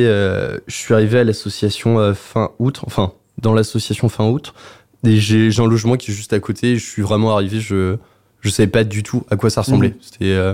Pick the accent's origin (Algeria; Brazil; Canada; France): France; Nantes, Pays de la Loire; also born or lived in Brest / Rennes / Ireland; je suis de Nantes. Je suis de Nantes et après j'ai fait tout le réseau scolaire d'Iouan, donc primaire, collège à Nantes, ensuite lycée à Carré et ensuite Brest, Rennes, Irlande.